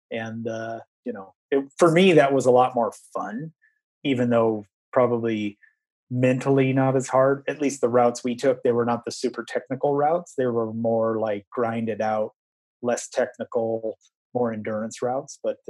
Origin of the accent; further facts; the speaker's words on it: Iowa, United States; moved away; You know, I'm a flatlander from Iowa who moved moved, you know, to the, you know, at that time I was living at sea level on the East Coast.